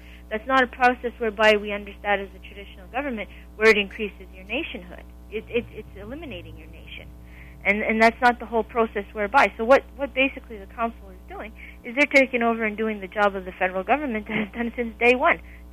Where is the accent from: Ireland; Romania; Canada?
Canada; And I said, as a Canadian person or as a Canadian individual, I said, who gave you that right to negotiate my rights away?